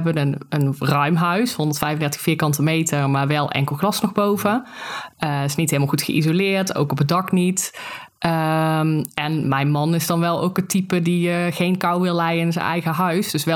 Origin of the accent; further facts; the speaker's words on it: North Brabant, Netherlands; Ja, joh, misschien ik kom uit Brabant, hè.